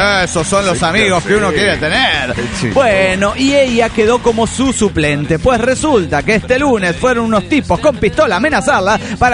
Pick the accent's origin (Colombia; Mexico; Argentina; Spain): Argentina; Neuquén; Hola amigos … de Neuquén, Argentina.